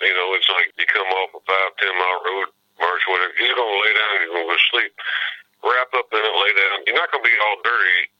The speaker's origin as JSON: {"language": "English", "region": "Alabama", "country": "United States", "said": "I'm from Alabama. I'm cold. I'm freezing myself to death."}